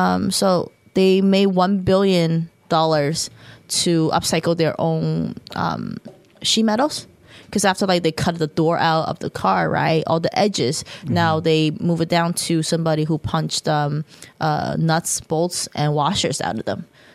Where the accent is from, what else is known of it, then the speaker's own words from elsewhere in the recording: United States; because like I am like Chinese born and raised in the States, so I do have both sides, right?